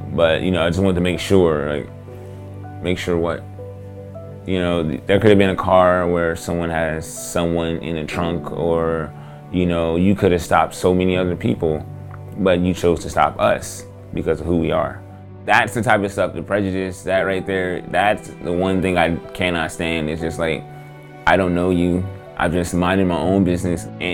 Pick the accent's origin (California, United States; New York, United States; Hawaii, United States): California, United States; Long Beach; I'm growing up in Long Beach, and Long Beach is a rough city to grow up in.